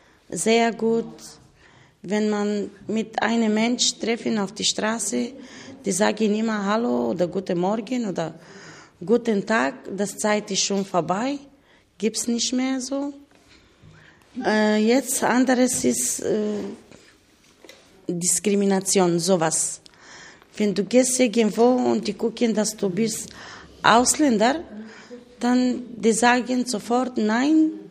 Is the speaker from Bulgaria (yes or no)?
yes; Bulgaria; German is a second language; moved away as an adult; now in Germany; ich komme aus Bulgarien. Ich bin hier seit 2003.